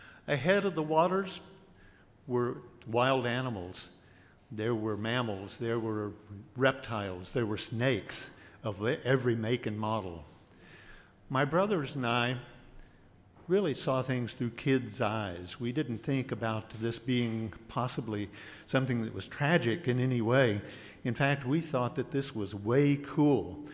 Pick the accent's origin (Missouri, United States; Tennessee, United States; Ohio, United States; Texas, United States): Texas, United States; Victoria; I grew up in Victoria, Texas, in a house that sat on the floodplain of the Guadalupe River. We lived very near to the old Victoria with the antebellum mansions, which still stand today.